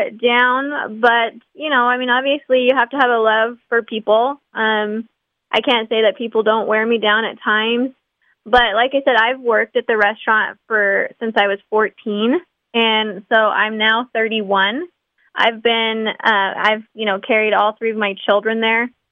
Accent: Silver Lake, United States; So I was raised out here in Silver Lake, little small town. There's only 200 people here.

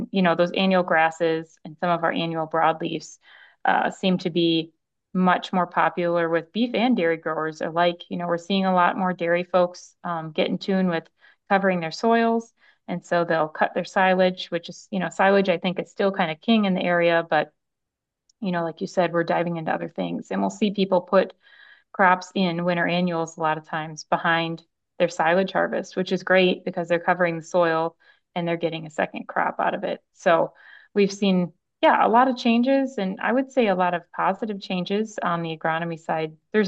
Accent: South Dakota, United States; And I'm from South Dakota, and several of the people in the group were from South Dakota

